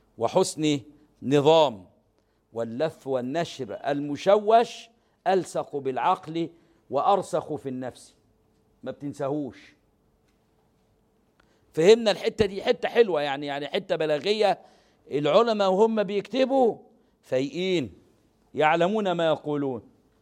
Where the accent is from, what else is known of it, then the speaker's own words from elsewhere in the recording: Egypt; مش اللي بيتاكل عندنا في مصر في الأرياف